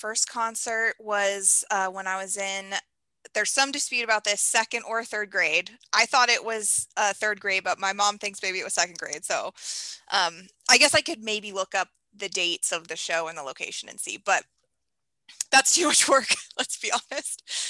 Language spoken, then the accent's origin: English; Oregon, United States; moved away; because I grew up in Oregon.